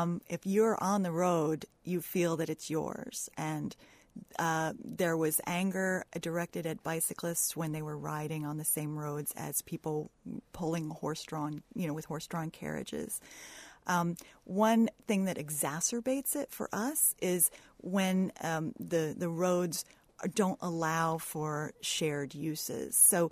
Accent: United States; But, you know, I'm American. I love my car

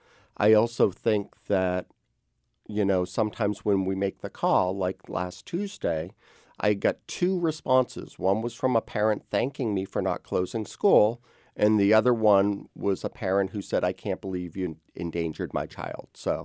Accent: Maine, United States; You know, I grew up in Maine, so we certainly have snow there.

